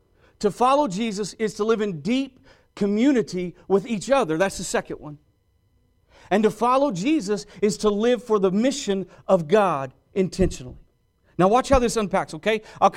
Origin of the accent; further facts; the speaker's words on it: Oklahoma City, Oklahoma, United States; but I grew up in Oklahoma City. By the way, we just moved back to Oklahoma City a couple of months ago